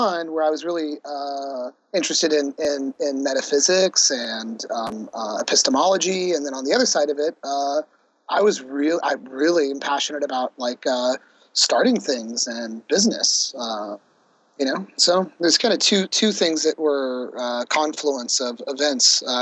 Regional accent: Morgan Hill, California, United States; now in Mission Hills, United States; But I grew up in the Bay Area, Morgan Hill, actually, which was really rural when I grew up there, and now is basically a suburb of San Jose.

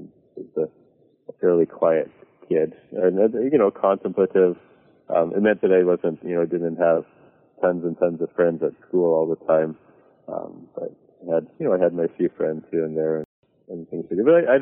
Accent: Calgary, Alberta, Canada; I grew up in Calgary, which is in Alberta, which is one province over from BC. It's just north of Montana.

